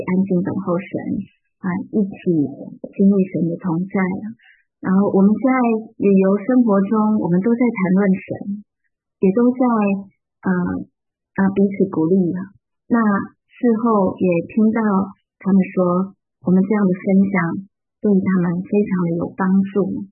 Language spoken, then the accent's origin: Chinese; Taipei, Taiwan; 我从小是在台北市长大的